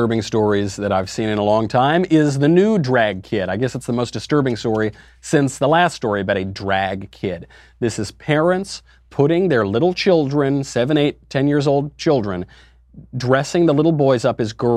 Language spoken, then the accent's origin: English; New York, United States; I'm from New York. I grew up in New York. I've hung around the Village plenty.